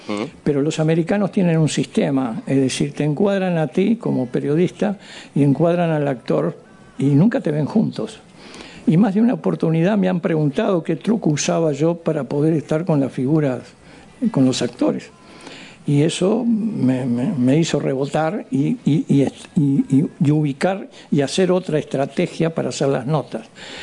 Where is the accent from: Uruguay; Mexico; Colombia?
Uruguay; soy extraterrestre, vengo de Uruguay